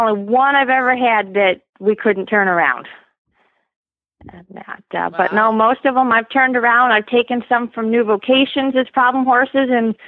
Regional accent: Pennsylvania, United States; I grew up in Pennsylvania in 4-H and started that way.

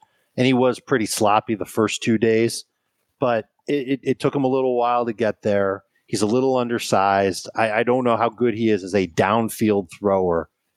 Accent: Chicago, Illinois, United States; But I grew up in Chicago, and the year after that was Super Bowl 20

